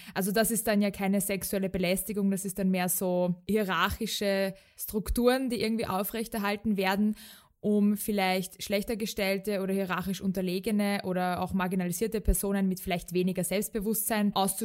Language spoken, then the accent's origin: German; Austria; Hey, ich bin aus Österreich.